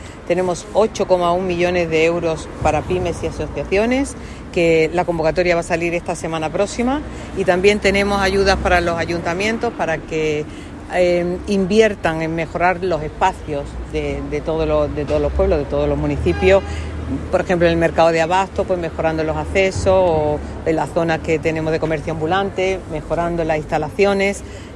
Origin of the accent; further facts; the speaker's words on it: Málaga, Andalusia, Spain; Y nosotros, como malagueños, pues yo como malagueña, quiero que la mayoría de estas ayudas se queden en nuestra provincia, se queden en Málaga.